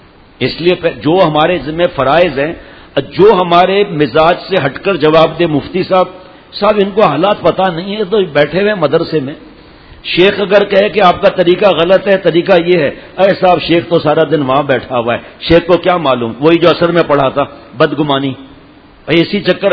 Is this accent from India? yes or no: no; Diplo, Sindh, Pakistan; ڈپلو ایک گاؤں ہے، سمجھ رہے ہیں ڈپلو ہے ہمارا گاؤں، ڈپلو ایک گاؤں ہے